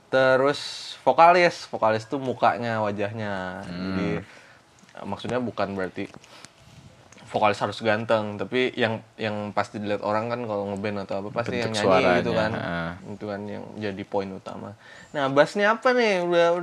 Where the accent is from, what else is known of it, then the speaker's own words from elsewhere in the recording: Samarinda, East Kalimantan, Indonesia; now in Yogyakarta, Indonesia; Dari tahun pertama, dari masih gak ngerti bahasa Jawa. Kan saya orang Samarinda ya.